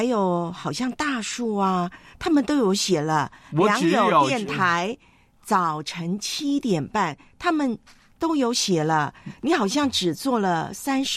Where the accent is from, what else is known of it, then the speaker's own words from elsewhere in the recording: Taiwan; now in Hong Kong; 就是要穿过我的老家台湾